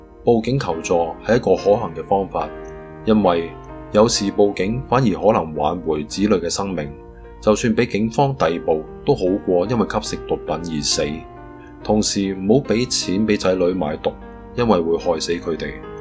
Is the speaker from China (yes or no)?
no; Singapore; 我从新加坡嚟，东南亚戒毒比加拿大容易